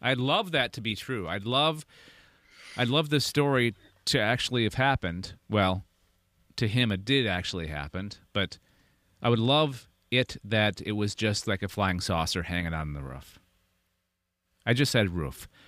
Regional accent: United States; now in Canada; All the time being an American in Canada.

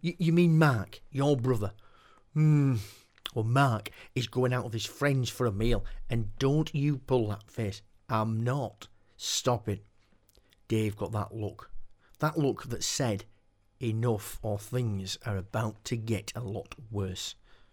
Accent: Keighley, Yorkshire and the Humber, United Kingdom; I grew up in Yorkshire. I still live in Yorkshire, West Yorkshire. Grew up in a place called Keighley and now live in Silsden, which is about 3-4 miles away.

